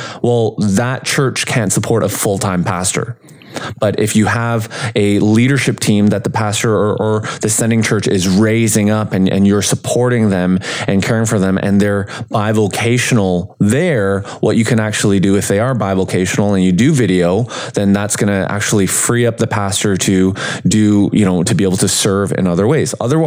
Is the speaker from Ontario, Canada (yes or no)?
no; British Columbia, Canada; I grew up in British Columbia